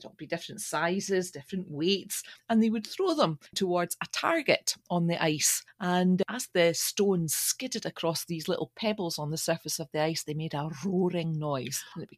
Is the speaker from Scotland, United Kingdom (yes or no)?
yes; Larbert, Scotland, United Kingdom; Yeah, I mean, I grew up in Larbert, and up in the what became Belsdyke Hospital was always Larbert Pond.